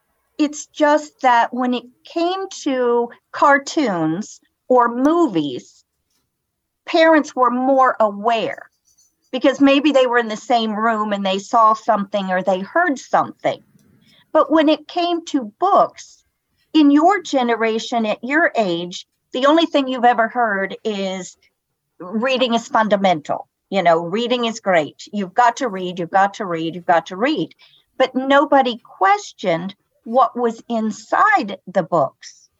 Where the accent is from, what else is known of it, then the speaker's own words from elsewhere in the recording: West Virginia, United States; accent: West Virginia; Okay, well, I have a West Virginia accent